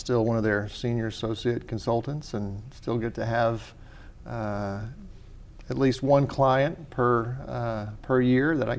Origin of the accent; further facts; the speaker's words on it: Little Rock, Arkansas, United States; So I grew up in Little Rock, Arkansas, and had an opportunity to, we grew up Episcopal